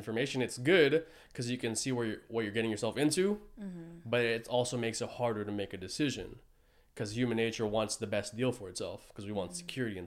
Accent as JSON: {"language": "English", "town": "San Jose", "region": "California", "country": "United States", "tie": "born or raised there", "said": "So growing up in San Jose and then I ventured off into the army, I got slut shamed by my friends."}